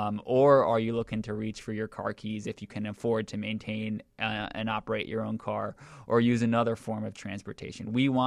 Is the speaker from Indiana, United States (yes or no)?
no; New York, United States; Yeah, you know, a lot of people like to make the comparison to New York, and I'm from New York, so I'm familiar with that system as well.